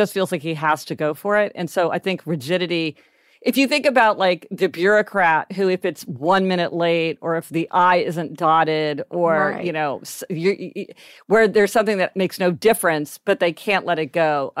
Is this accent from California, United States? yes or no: no; Kansas City, Missouri, United States; Well, we're Midwesterners too.